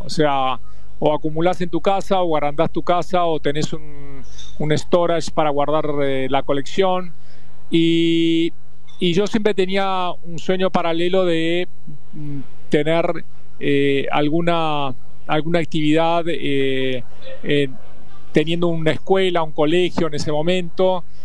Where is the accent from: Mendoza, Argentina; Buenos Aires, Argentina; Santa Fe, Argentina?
Buenos Aires, Argentina; born there; yo nací en el Abasto, en el barrio del Abasto